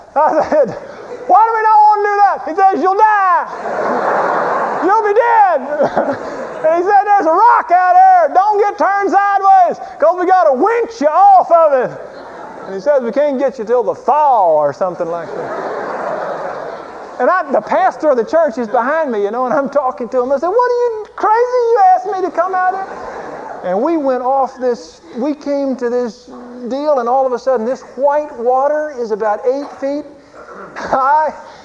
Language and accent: English; Waco, Texas, United States; I'm from Waco. We got the Brazos that kind of, or the Bosque or something, kind of meanders through there.